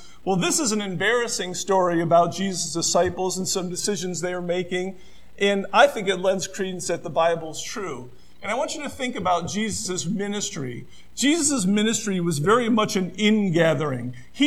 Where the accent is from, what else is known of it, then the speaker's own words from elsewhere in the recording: Clarks Summit, Pennsylvania, United States; I am from Clark Summit, Pennsylvania. I am from Penn's Woods. And my family is as well.